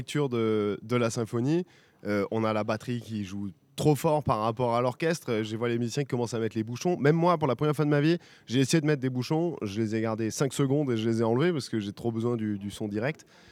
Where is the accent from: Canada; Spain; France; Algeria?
France; Revel, Occitanie; Moi, je viens de Revel.